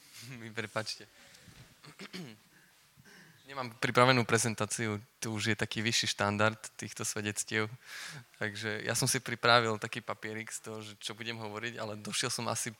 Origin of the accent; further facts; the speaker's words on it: Michalovce, Košice Region, Slovakia; som z Michaloviec, už len tak, že by the way.